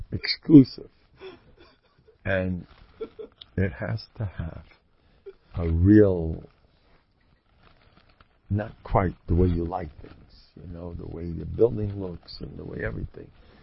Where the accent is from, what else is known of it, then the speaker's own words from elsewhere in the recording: United States; I'm a steak guy. I'm an American Harry. We eat steak.